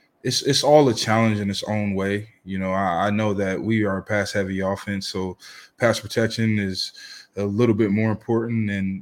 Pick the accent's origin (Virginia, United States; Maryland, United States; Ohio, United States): Maryland, United States; I got drafted to my hometown and I was able to live, you know what I mean, outside of Owings Mills and live in, you know, you by University of Towson, where it's better restaurants and more to do for my family because I'm from there.